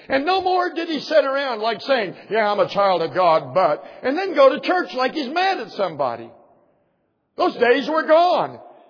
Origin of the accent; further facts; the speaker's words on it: California, United States; I'd be glad to have that joy, but I'm not from Oklahoma. I'm from Southern California.